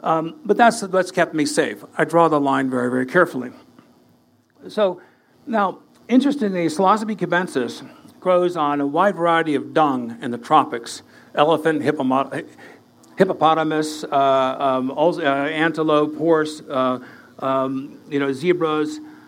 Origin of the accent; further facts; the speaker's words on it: Ohio, United States; So, so growing up in Ohio, my brother John comes back from Yale